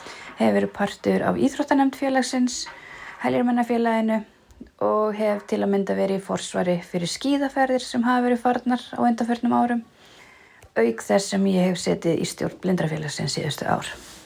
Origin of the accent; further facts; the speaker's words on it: Drangsnes, Westfjords, Iceland; now in Reykjavík, Iceland; Ég er 32 ára gömul, 2 barna móðir og heilsunetari. Ég er uppalinn á Drangsnesi en hef þó búið í Reykjavík síðastliðin 10 ár.